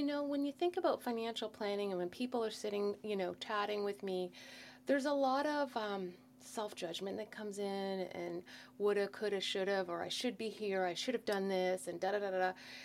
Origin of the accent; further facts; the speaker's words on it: Nova Scotia, Canada; also born or lived in Montreal; Well, my whole family's from Montreal, but we moved down when I was under five, when my dad got a job at the Nova Scotia Agriculture College. So I actually grew up on a farm.